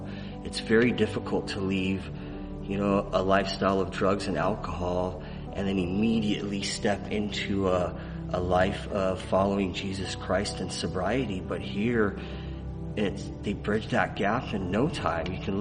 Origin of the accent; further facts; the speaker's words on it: California, United States; now in Southern California, United States; I grew up in NorCal, and actually through my father and family, they helped me find this place called His Place Church.